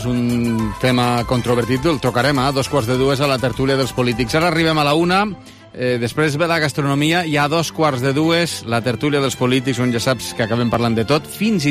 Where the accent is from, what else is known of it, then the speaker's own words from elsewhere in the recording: Lleida, Catalonia, Spain; com a lleidatà